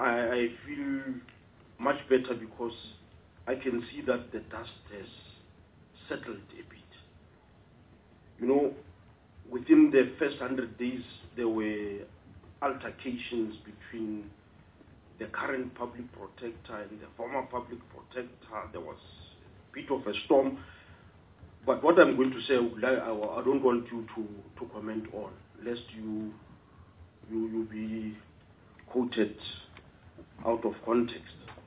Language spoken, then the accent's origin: English; Polokwane, Limpopo, South Africa; I'm from Limpopo, in the city of Polokwane.